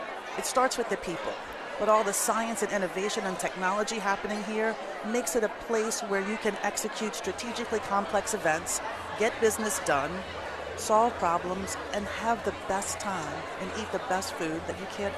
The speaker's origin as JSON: {"language": "English", "town": "New Orleans", "region": "Louisiana", "country": "United States", "said": "when they say, where are you from, and I say New Orleans, they either have a story or they've been here"}